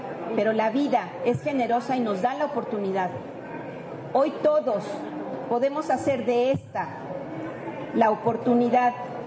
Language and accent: Spanish; Mexico; Como ciudadanos mexicanos